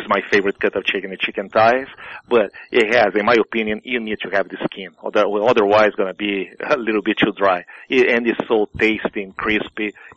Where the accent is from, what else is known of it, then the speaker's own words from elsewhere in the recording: Rio Grande do Sul, Brazil; I want to do something that was representing my hometown. You know, like the place I came from, the birthplace of churrasco.